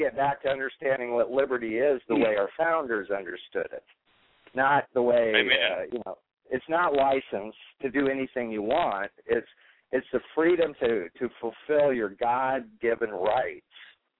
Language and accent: English; Iowa, United States; Here in my home state of Iowa, we were not satisfied with anybody in the field 4 years ago